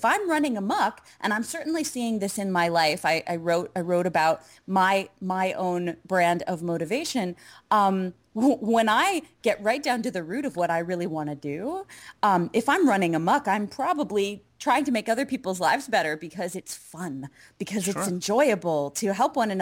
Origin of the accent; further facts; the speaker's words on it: Pennsylvania, United States; also born or lived in Ohio; I grew up in Pennsylvania and Ohio, and I still experienced a lot of the us versus them mentality